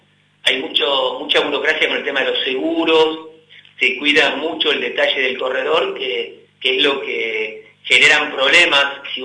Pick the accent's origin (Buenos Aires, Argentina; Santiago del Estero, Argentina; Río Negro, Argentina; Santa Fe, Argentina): Buenos Aires, Argentina; nosotros somos de Buenos Aires